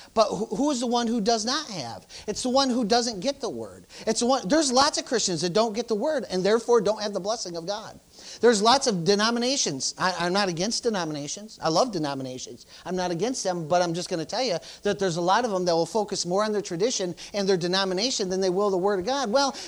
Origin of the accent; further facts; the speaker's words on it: Jamestown, New York, United States; We grew up in Jamestown.